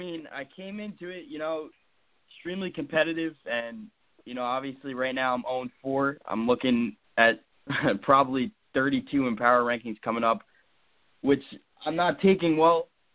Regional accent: New Jersey, United States; So I'm from Jersey, near the shore. I'm 17

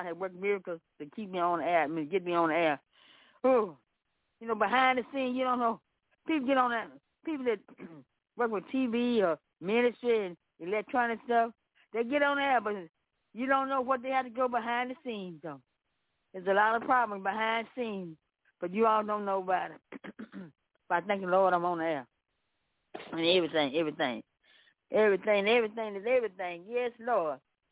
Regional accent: Memphis, Tennessee, United States; I'm from Memphis, Tennessee.

